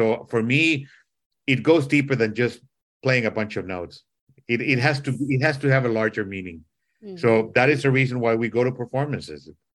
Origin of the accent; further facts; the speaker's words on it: Costa Rica; also born or lived in Nicaragua; listen, I'm from Costa Rica and Nicaragua.